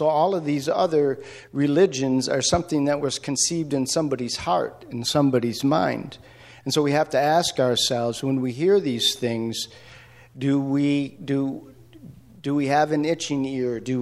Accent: Buffalo, New York, United States; So I grew up outside of Buffalo. And I'm a Buffalo Bills fan and football team.

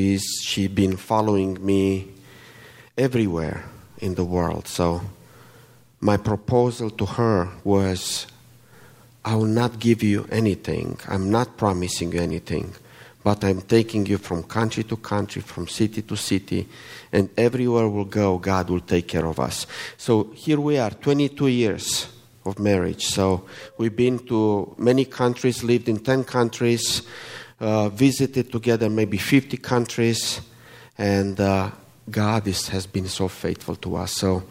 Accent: Romania; I'm from Romania. So if you wonder why I have an accent, it's not an Alabama accent, okay?

